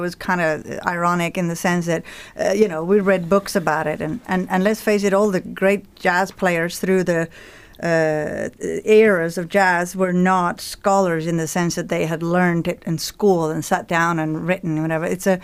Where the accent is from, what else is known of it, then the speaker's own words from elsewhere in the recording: Oslo, Norway; moved away; also born or lived in London / Glasgow / Toronto / Anchorage; I come from Oslo, Norway, and then I lived in London. Mm-hmm. And after that, I moved to Glasgow. And then I went to Toronto